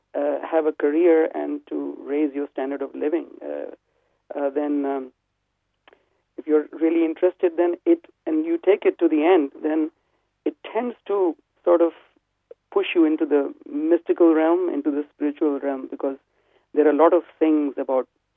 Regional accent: Varanasi, Uttar Pradesh, India; If you come to my hometown in the city of Varanasi, India, you would see at the crack of dawn, you would see many people, especially the sadhus, the holy men and women of India.

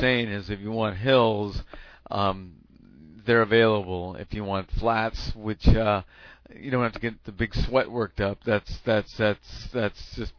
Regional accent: Hayward, California, United States; also born or lived in Oakland; I know that having grown up in the East Bay, I was born in Oakland, grew up in Hayward

